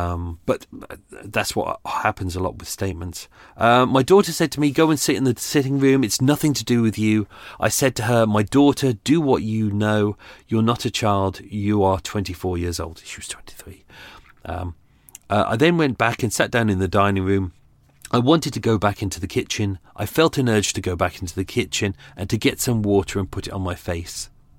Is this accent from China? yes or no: no; Cyprus; And we talked together because we're both from Cyprus.